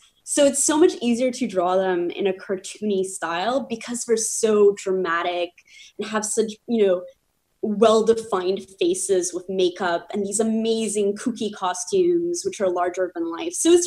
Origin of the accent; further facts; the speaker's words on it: Poland; I'm from Poland originally.